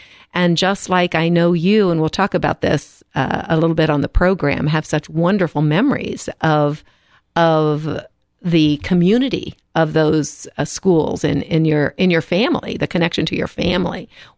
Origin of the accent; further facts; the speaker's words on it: Lancaster, Ohio, United States; I'm from Lancaster. My husband and I are both from Lancaster, and we went to St. Mary Grade School and Fisher Catholic High School